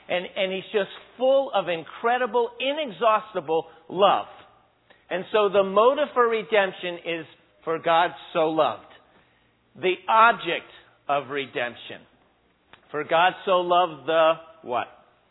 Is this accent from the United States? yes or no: yes; New York City, New York, United States; also born or lived in New Jersey; I grew up in New Jersey, New York City.